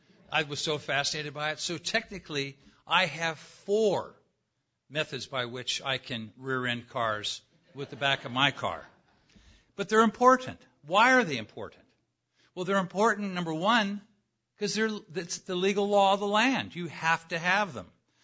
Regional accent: California, United States; My life in Southern California, I grew up in Southern California. I've lived in many different places, as many of you have.

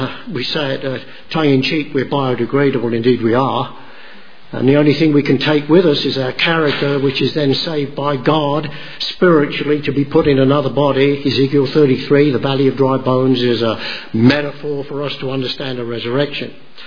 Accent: London, United Kingdom; I grew up in World War II London. My first memories are bombs and bombed houses and soldiers and tanks and night, the searchlights

